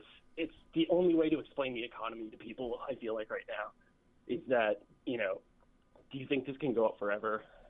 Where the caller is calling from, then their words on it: Long Island, New York, United States; out in Long Island.